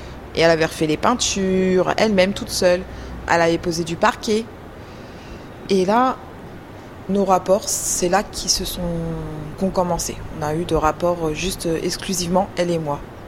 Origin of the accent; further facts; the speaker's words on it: Sucy-en-Brie, Île-de-France, France; born there; now in Béarn, France; j'ai 31 ans. Je suis née à Sucy-en-Brie, dans le Val-de-Marne. Et puis maintenant, je suis dans le Béarn. C'est une belle région.